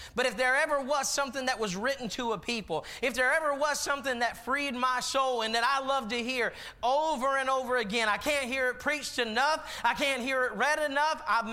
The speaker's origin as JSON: {"language": "English", "region": "Maryland", "country": "United States", "moved": "as an adult", "lives_now": "Florida, United States", "said": "I'm from Maryland, but I had to transfer down here to this great state of Florida."}